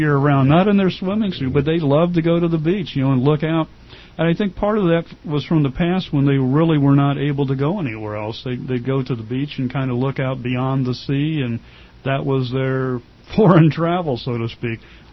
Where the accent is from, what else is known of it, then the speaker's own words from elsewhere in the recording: Chicago, Illinois, United States; I grew up in Illinois and in Chicago and places like that and lived other places in the world.